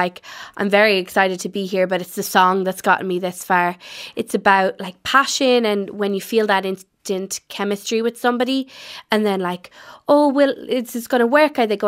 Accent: Dunmore, Connacht, Ireland; I'm from Dunmore, County Galway, pretty rural on the border of Mayo, Roscommon and Galway.

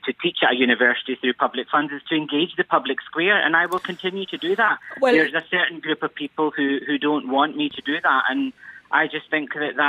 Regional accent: Glasgow, Scotland, United Kingdom; I teach contemporary Islam, and I'm from Glasgow. Yeah, right. My parents are Pakistani.

